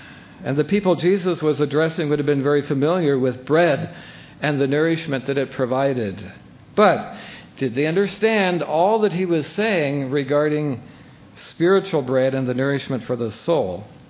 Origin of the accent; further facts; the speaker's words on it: Ohio, United States; I wouldn't just point out that I grew up in Eastern Holmes County, Ohio, between Walnut Creek and Trail